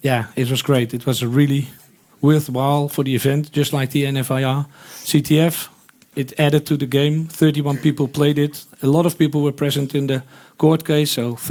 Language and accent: English; Amersfoort, Utrecht, Netherlands; in my hometown of Amersfoort.